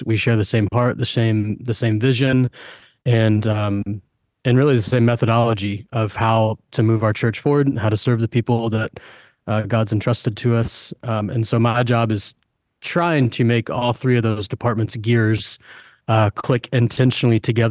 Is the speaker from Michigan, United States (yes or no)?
no; Louisville, Kentucky, United States; Yeah, so I grew up in the Louisville area, and I didn't grow up at this church. I grew up at one of our a sister church, kind of on the other end of town.